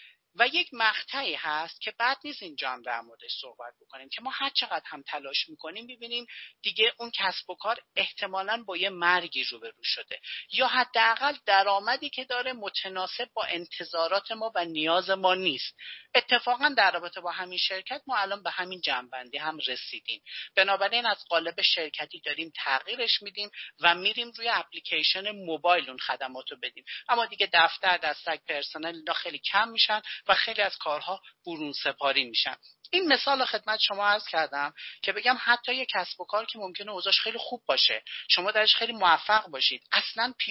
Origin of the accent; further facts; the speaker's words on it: Hamadan, Iran; شهر خودم که من اهل همدان هستم، بازار قدیمی داره.